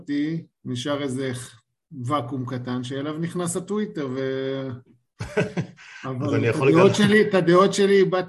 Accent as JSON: {"language": "Hebrew", "town": "Holon", "region": "Tel Aviv District", "country": "Israel", "tie": "born or raised there", "said": "אבל השורשים זה חולון, אני גדלתי בחולון, זאת העיר שלי, הרחובות שלי."}